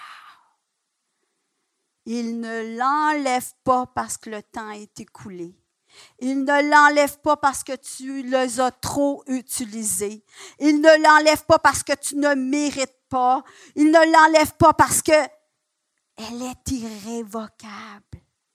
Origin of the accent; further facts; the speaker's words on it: Quebec, Canada; On est Québécois un petit peu agressifs, hein?